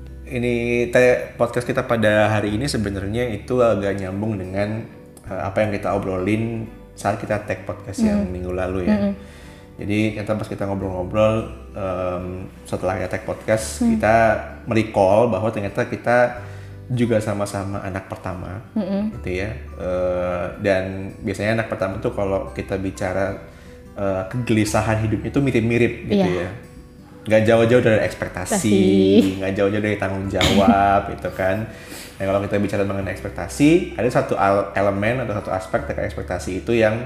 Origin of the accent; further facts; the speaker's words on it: Surabaya, East Java, Indonesia; now in Jakarta, Indonesia; meskipun gue sebagai orang Surabaya, ya ini bukan hal yang baru gitu ya